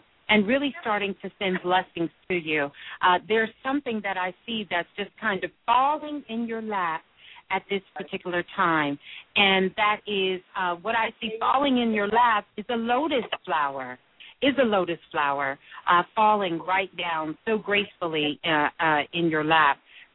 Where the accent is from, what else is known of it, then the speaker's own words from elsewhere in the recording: Brooklyn, New York, United States; I'm from Brooklyn. I'm a Brooklyn girl.